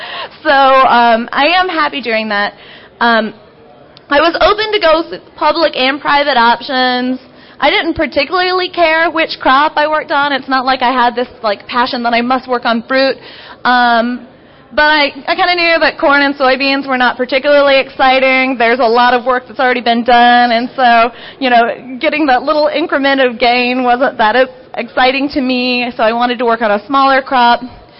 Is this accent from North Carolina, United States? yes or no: yes; Raleigh, North Carolina, United States; So I ended up moving back to my hometown, to Raleigh, North Carolina, where I did my PhD research at North Carolina State University